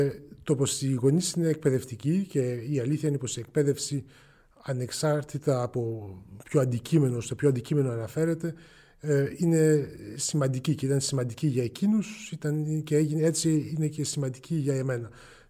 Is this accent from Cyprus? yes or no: no; Bonn, North Rhine-Westphalia, Germany; Οπότε μεγάλωσα στη Γερμανία πραγματικά, όπως σας έλεγα, τελειώνοντας το σχολείο, το οποίο βέβαια ήταν σε γαλλόφωνο σχολείο, τελείωσε στη Γερμανία, στην Βόνη.